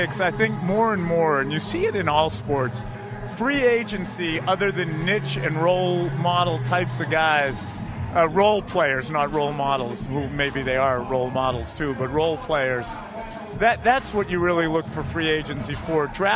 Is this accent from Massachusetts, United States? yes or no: yes; Boston, Massachusetts, United States; How can this not be a great week as a Bostonian, a New Englander, I should say?